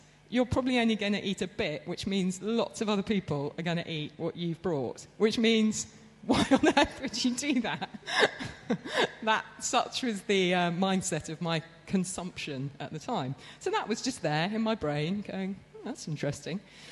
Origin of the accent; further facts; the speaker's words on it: England, United Kingdom; I grew up thinking, I'm generationally English on both sides.